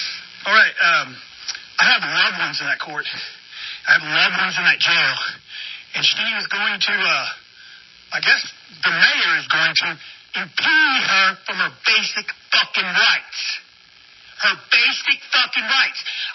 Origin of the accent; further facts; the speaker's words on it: United States; I'm American, and I can roll around this town.